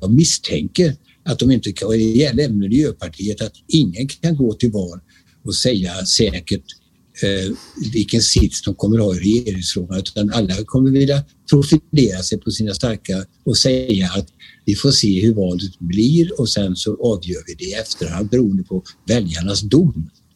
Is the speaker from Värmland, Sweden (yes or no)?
no; Skövde, Västra Götaland County, Sweden; I min hemstad är Skövde i Västergötland.